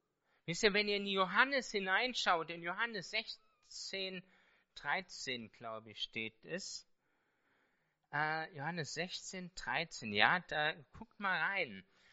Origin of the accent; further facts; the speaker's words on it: Hesse, Germany; Ich bin Hesse, ich gehe so in der Mitte los.